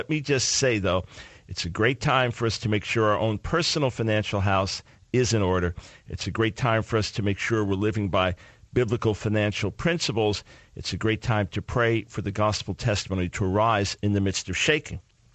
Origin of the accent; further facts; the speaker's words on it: New York, United States; I mean, as a New Yorker, As a lifetime Yankee fan, I just want you to know I hurt for you.